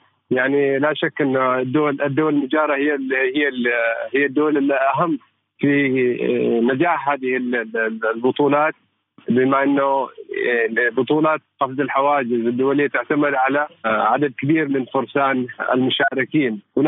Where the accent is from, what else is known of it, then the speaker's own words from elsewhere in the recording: Oman; هذا ما شيء غريب علينا نحن كعمانيين